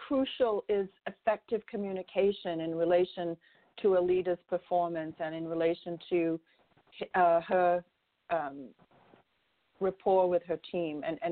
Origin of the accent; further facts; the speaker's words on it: England, United Kingdom; I'm English